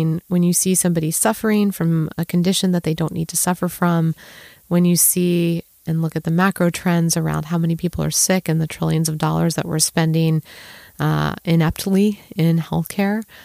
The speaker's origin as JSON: {"language": "English", "town": "Baltimore", "region": "Maryland", "country": "United States", "tie": "born or raised there", "said": "They were much more academic. I grew up in Baltimore. I wasn't raised in a particularly entrepreneurial community."}